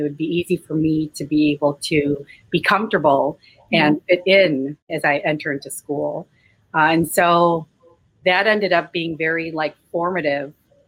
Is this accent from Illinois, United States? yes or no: yes; Chicago, Illinois, United States; I grew up in Chicago, like right in the heart of the city. I just moved out actually to the suburbs when I was an adult.